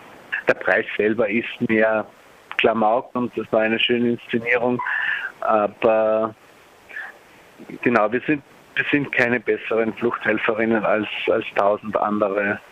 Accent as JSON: {"language": "German", "region": "Vienna", "country": "Austria", "said": "Und wir kommen ja aus Wien"}